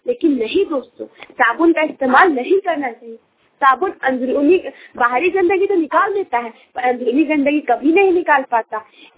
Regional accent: Ranchi, Jharkhand, India; मैं रांची झारखंड से हूँ।

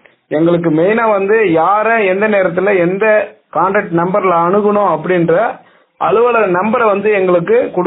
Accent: Anaikattu, Tamil Nadu, India; என்னுடைய சொந்த ஊர் வந்து அணைக்கட்டு கிராமம், செங்கல்பட்டு மாவட்டம், செய்யூர் வட்டம்.

